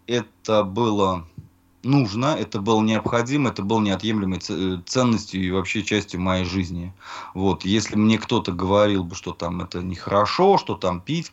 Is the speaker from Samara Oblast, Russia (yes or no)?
yes; Samara, Samara Oblast, Russia; born there; Я родился в Советском Союзе, в городе Куйбышев. Мне на сегодняшний день 39 полных лет.